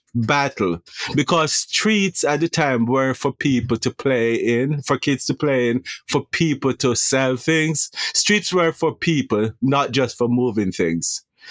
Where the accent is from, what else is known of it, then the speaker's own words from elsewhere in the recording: Jamaica; moved away as an adult; now in United States; So I am a Jamaican native, and my choice of where to work or what to do was predicated on the fact that I needed to be able to get a job as an immigrant.